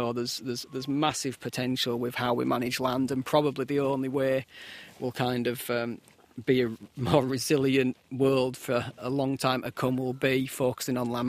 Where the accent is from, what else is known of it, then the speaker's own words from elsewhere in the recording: Yorkshire and the Humber, United Kingdom; So I'm originally from Yorkshire in England, and we grew up in quite a rural area, just a little village. We did have a little small holding over there, a couple of acres is what we grew up on